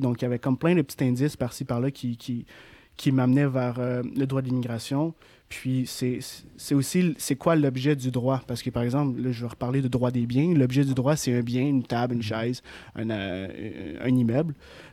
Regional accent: Quebec City, Quebec, Canada; Je suis parti de Québec, je savais pas trop quoi faire.

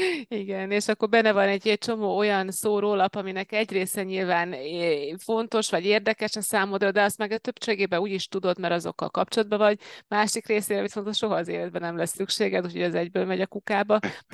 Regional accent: Hungary; gondoltam magamban, hogy nem hiába születtem magyarnak

